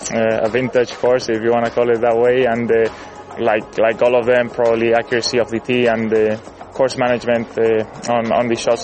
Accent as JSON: {"language": "English", "country": "Spain", "second_language": "English", "said": "It's always a pleasure to play in my home country."}